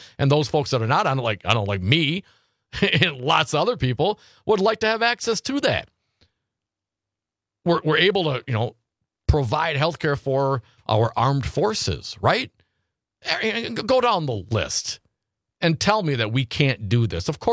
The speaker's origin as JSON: {"language": "English", "town": "Appleton", "region": "Wisconsin", "country": "United States", "tie": "born or raised there", "said": "I grew up in Appleton, Wisconsin."}